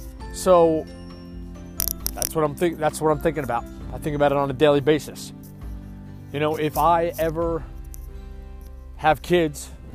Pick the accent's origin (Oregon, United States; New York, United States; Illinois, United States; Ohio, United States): New York, United States; Long Island; I needed to be born and raised on Long Island, which I was, to get my roots there